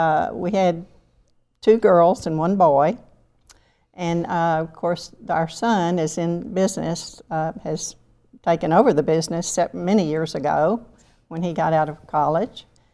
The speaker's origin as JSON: {"language": "English", "town": "Dallas", "region": "Texas", "country": "United States", "tie": "born or raised there", "also_born_or_lived": "Texarkana", "said": "But we moved to Dallas from there, and that's where I went to high school."}